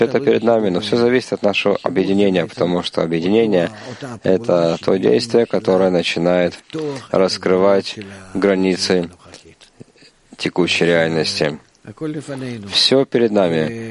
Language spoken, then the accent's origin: Russian; Israel; Я вырос в Израиле